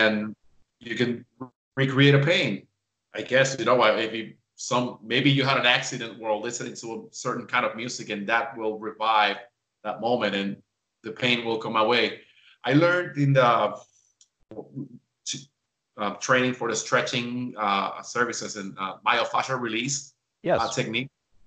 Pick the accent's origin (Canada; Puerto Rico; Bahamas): Puerto Rico; I grew up listening to salsa. I'm from the Caribbean. I'm from Puerto Rico.